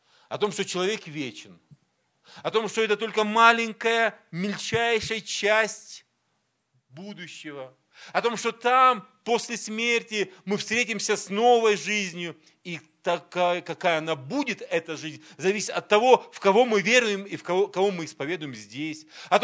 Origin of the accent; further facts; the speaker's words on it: Minusinsk, Krasnoyarsk Krai, Russia; Я говорю: из Сибири. Они говорят: Сибирь большая, ты откуда? Я говорю: из Минусинска.